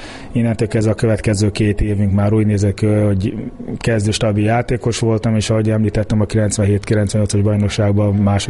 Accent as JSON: {"language": "Hungarian", "country": "Nigeria", "tie": "born or raised there", "lives_now": "Hungary", "said": "A focit mindig is szerettem, hisz Nigériában nőttem föl, ott meg nemzeti sport, mint itthon a labdarúgás"}